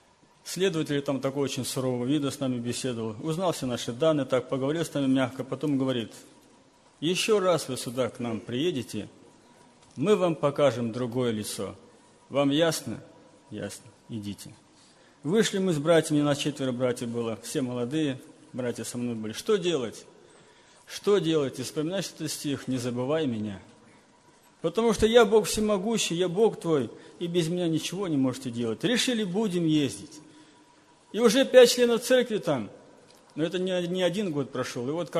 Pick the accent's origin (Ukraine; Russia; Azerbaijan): Azerbaijan; Sumqayit; Я сам из Сумгаита, это город недалеко от Баку, в Азербайджане. Благовестник я, мне 42 года.